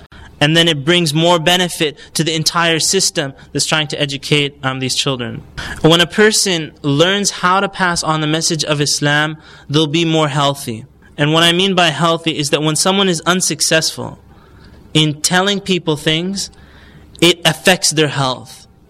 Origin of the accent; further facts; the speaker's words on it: Canada; And one thing that I've noticed growing up in Canada, North America, is that a lot of parents